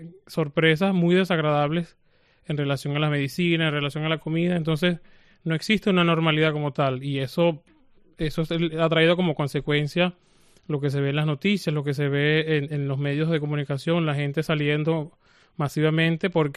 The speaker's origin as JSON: {"language": "Spanish", "country": "Venezuela", "said": "Es primera vez que se siente en mi pueblo. Yo vivo en un pueblo muy, muy alejado de la ciudad"}